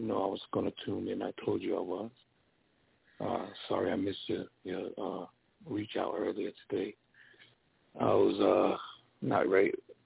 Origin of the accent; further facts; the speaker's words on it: Jamaica; as I always allude to the fact that I'm Jamaican